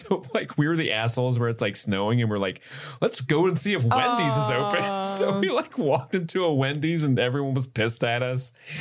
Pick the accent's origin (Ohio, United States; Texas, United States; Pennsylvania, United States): Ohio, United States; Milford; So I grew up in Milford, Ohio, and there's this road.